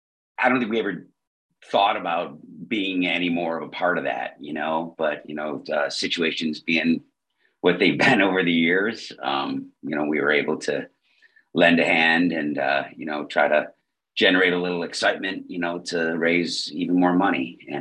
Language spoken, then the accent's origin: English; Buffalo, New York, United States; Well, I mean, I guess growing up in Buffalo, you know, you see all the good that Variety does